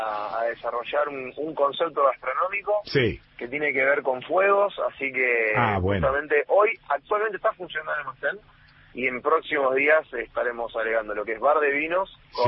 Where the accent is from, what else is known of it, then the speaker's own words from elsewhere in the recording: Navarro, Buenos Aires Province, Argentina; los años dorados que yo tuve, digamos, en la infancia, en un pueblito que se llama Navarro.